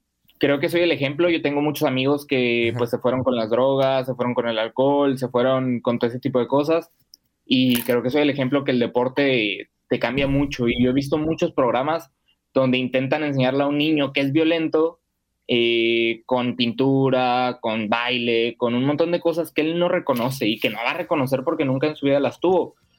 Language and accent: Spanish; Zapopan, Jalisco, Mexico; Yo crecí por San Isidro, cerca de... de la...